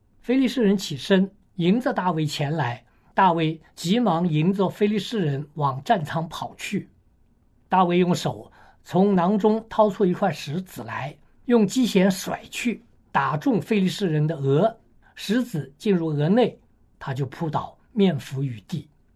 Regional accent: China; 就像我们中国人也有很多那个古代的故事哈

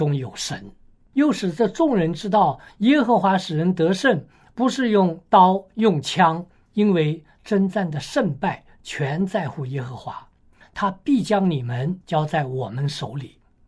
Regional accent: China; 就像我们中国人也有很多那个古代的故事哈

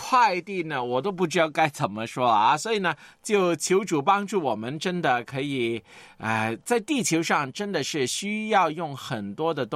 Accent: Guangdong, China; 就是我们广东人呢、喜欢拿个冬瓜呢割开来煲汤啊

